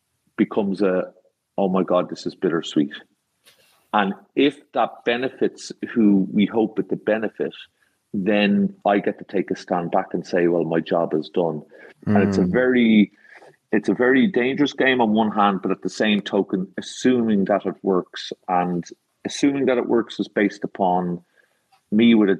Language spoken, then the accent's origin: English; Ireland; something I would have seen as an Irish guy from this hemisphere